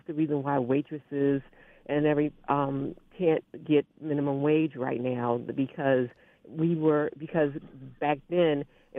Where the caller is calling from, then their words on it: Baltimore, Maryland, United States; from Baltimore.